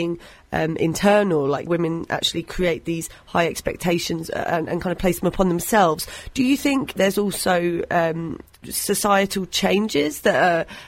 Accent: Newcastle, North East England, United Kingdom; I am from Newcastle, so there you go.

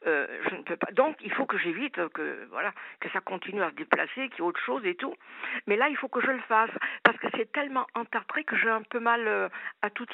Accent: Marseille, Provence-Alpes-Côte d'Azur, France; now in Paris, France; En fait, moi, j'habite à Paris depuis très longtemps, mais je suis de Marseille.

